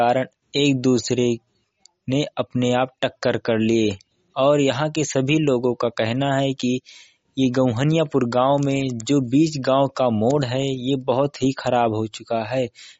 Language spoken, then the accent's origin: Hindi; Uttar Pradesh, India; अंबेडकर नगर का रहने वाला हूं।